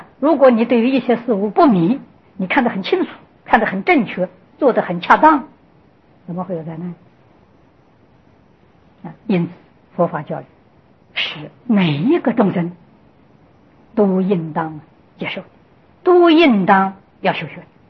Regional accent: China; 如果说印度那种建筑那个形式要是在中国建筑，我们中国人一看这个奇奇怪怪，这个外国东西，没有一个人愿意进去。

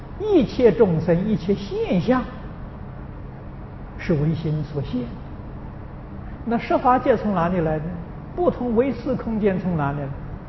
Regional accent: China; 婆罗门教我们中国人称它做印度教，啊，在新加坡大家称它做新度教

